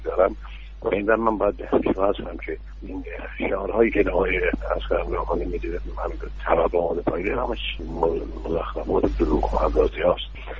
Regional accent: Iran; من وظیفه خودم درستم به عنوان یک ایرانی، به عنوان یک معلم، به عنوان یک دانشمند،

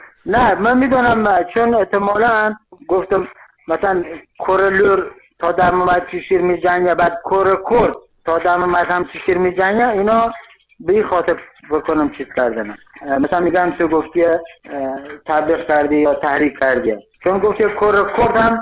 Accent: Iran; first language Luri; آهنگال لوری چون زبان مادری من زبان پدری من اصلا ژنتیک علاقه دارم، بیشتر آهنگام آهنگ لوری

